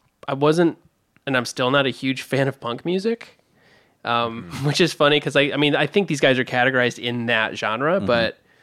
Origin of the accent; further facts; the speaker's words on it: New Britain, Connecticut, United States; It was in Connecticut, New Britain, Connecticut.